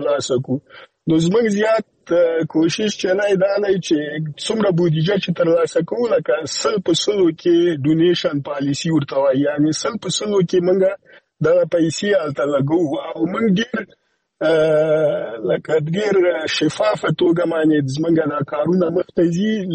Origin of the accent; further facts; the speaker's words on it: Afghanistan; موږ خپل افغانان یو